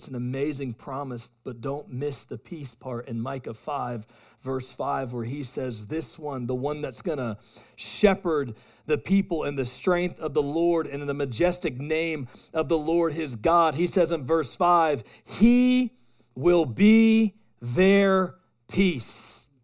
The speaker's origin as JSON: {"language": "English", "town": "Warner Robins", "region": "Georgia", "country": "United States", "tie": "born or raised there", "said": "It's kind of reminds me of my hometown, Warner Robins, Georgia."}